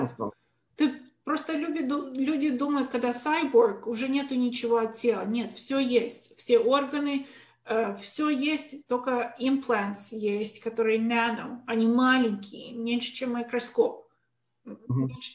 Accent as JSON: {"language": "Russian", "country": "Russia", "first_language": "Russian", "moved": "yes", "said": "русский — это мой родной язык, но я уже там в России долго не жила, потому я как бы уже русский смешанный с английским сейчас."}